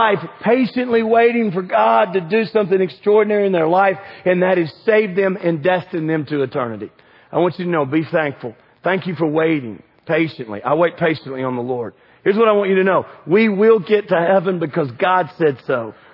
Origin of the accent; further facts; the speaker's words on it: United States; And I grew up in America, and guess what?